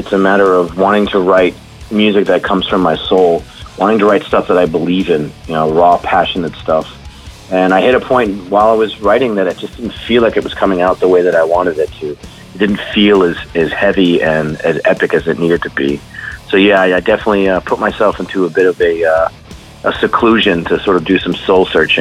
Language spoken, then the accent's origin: English; New England, United States; just Worcester in general has always been a birthplace of like hardcore and metal for all of us growing up in the New England area.